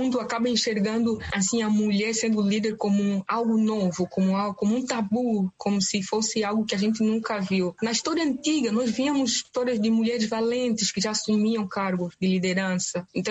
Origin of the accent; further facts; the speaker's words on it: Cabinda, Angola; moved away as an adult; now in Brazil; Eu sou angolana, sou da província de Cabinda. Cresci lá, nasci lá.